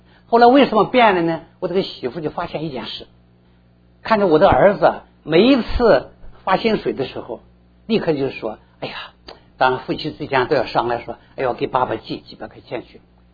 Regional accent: China; 我们中国人说，兄友弟恭啊，是不是？

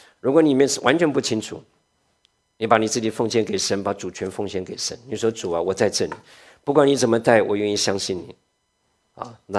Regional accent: China; 另外一次吐痰啊，我们中国人喜欢吐痰，因为这个到处是我家嘛哈啊

